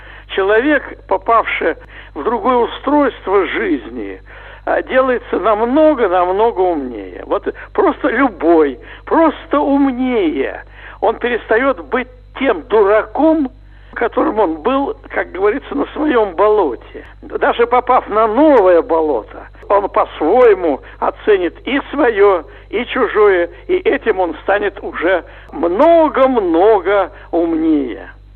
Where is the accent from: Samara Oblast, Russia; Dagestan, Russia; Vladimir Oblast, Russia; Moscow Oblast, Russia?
Moscow Oblast, Russia; moved away as an adult; also born or lived in Saint Petersburg; я родился в Москве, жил в Санкт-Петербург, я уехал тоже по нужде, меня не брали в институты в Москве.